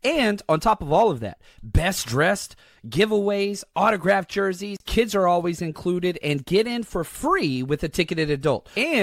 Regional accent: Texas, United States; Pronunciations aren't my thing. I'm from Texas.

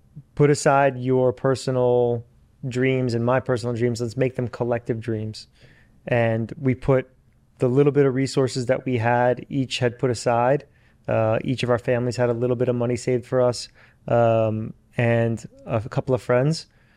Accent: Queens, New York, United States; he was from Westchester, I was from Queens.

